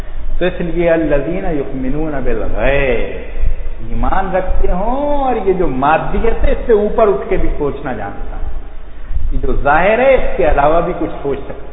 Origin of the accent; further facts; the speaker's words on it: Pakistan; born there; میں تو پاکستان میں پیدا ہوا